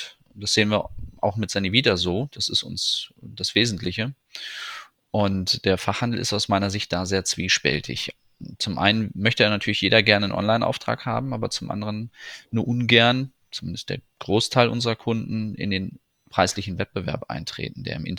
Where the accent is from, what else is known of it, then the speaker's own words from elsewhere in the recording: Nienburg, Lower Saxony, Germany; born there; Geboren also, in Nienburg bei Hannover.